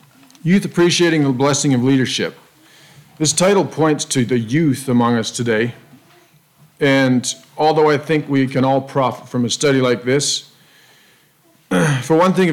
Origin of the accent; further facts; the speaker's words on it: Brooks, Alberta, Canada; we're from Brooks, Alberta